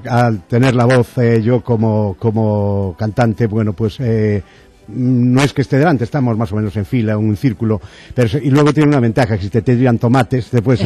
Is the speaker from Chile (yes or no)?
no; Lugo, Galicia, Spain